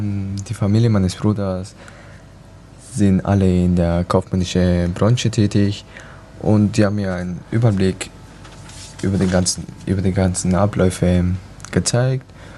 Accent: Ecuador; also born or lived in Mallorca; now in Hamburg, Germany; Ich komme aus Ecuador, bin 19, habe vor 2 Jahren meine Real abgeschlossen in Mallorca, dann bin ich umgezogen nach Hamburg wieder.

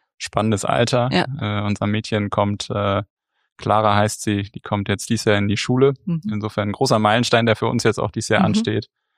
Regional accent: Hamburg, Germany; Ich bin ein richtiger Hamburger Jung, wie man so schön sagt, born and raised und lebe auch immer noch in Hamburg. Heute etwas außerhalb. Wir sind mit der Familie ein bisschen ins Grüne gezogen. Aber Lebensmittelpunkt ist nach wie vor Hamburg.

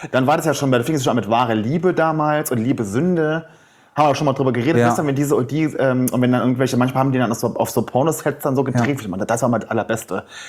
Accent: Saarland, Germany; Ich komme aus dem Saarland und in Saarbrücken ist halt die größte Stadt.

